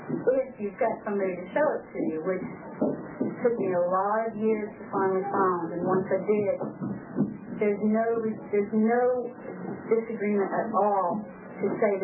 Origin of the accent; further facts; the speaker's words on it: Florida, United States; I'm originally from Florida.